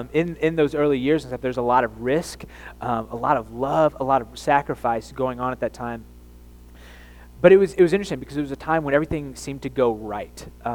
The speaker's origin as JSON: {"language": "English", "town": "Edwardsville", "region": "Illinois", "country": "United States", "tie": "born or raised there", "also_born_or_lived": "Oklahoma City", "said": "I was born in Oklahoma City. My dad was a pastor there. And out of seminary, and he pastored there, I think, for a few years. And then when I was about 3 or 4 years old, I can't remember, we moved to Edwardsville, Illinois"}